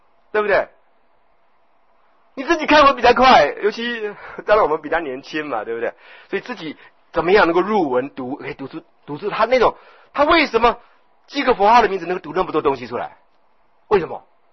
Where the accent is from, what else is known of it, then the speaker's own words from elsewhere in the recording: China; 火气对我们中国人来讲就是嗔呐